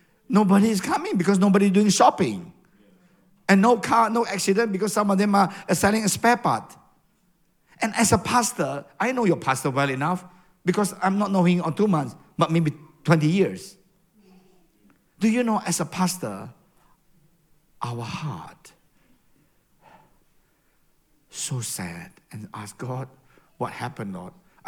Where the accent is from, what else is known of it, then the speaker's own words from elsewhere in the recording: Indonesia; In Indonesia, I know that Abba, Brother Abba and Leo and Lily and all, we are from Indonesia.